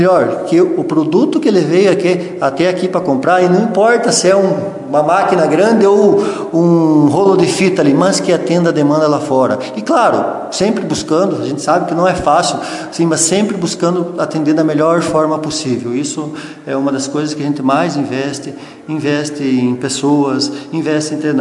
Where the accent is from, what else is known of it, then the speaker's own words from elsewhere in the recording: Ibiaçá, Rio Grande do Sul, Brazil; born there; Mas é oriunda de Ibiaçá, eu nasci em Ibiaçá e hoje estamos aqui em Lagoa já há mais de 34